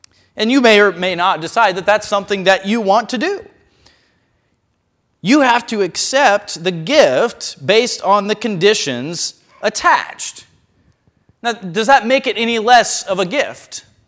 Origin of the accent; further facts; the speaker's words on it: the South, United States; I'm from the South. I love Chick-fil-A.